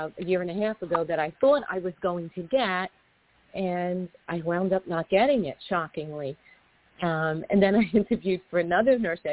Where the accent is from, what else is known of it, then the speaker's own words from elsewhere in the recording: Brooklyn, New York, United States; born there; I was born in Brooklyn, New York at 8:27 a.m.